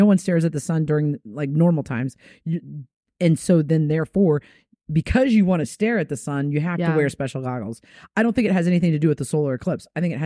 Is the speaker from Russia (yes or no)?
yes; Russia; English is a second language; I'm a veterinarian from Russia, which is super cool.